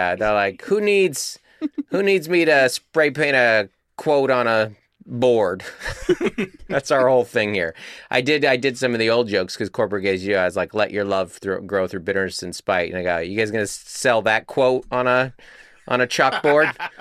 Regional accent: Texas, United States; This girl, you know, this girl growing up in Northwest Texas.

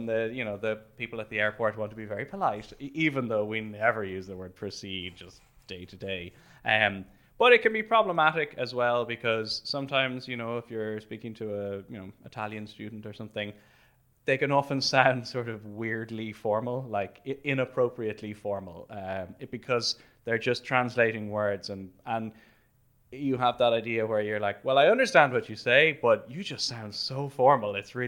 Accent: Dublin, Leinster, Ireland; that's not very far from Dublin, where I'm from

